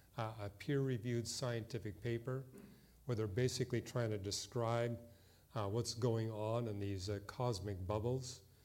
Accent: Canada; at least where I was raised in Canada

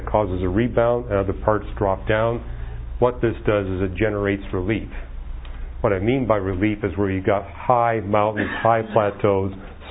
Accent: British Columbia, Canada; I was raised in British Columbia.

